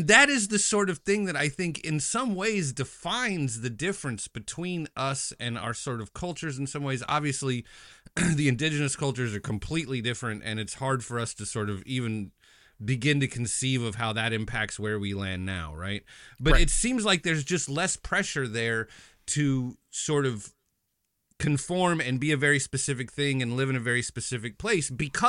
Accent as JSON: {"language": "English", "country": "United States", "said": "When we talked about, as an American, it's very easy to sort"}